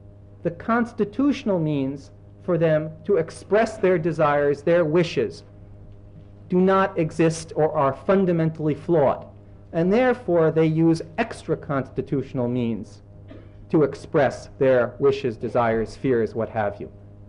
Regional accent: New York, United States; I'm a New Yorker. I like to wander about, you know.

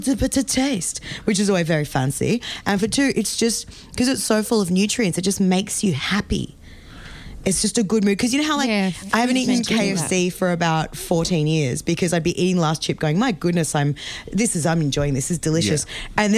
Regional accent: Melbourne, Victoria, Australia; I could tell everyone that I was from Melbourne.

